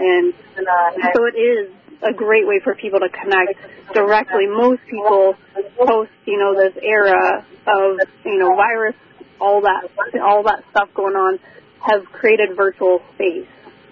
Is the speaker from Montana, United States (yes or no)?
yes; Montana, United States; moved away as an adult; now in Alaska, United States; moved up here in 2017, so my husband is military, so that's what brought us to Alaska, but we were both born and raised in Montana, so we love being outside.